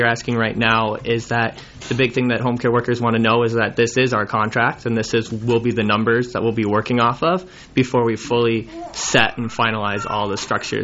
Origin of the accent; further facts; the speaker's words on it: Oak Grove, Minnesota, United States; I'm from Oak Grove, Minnesota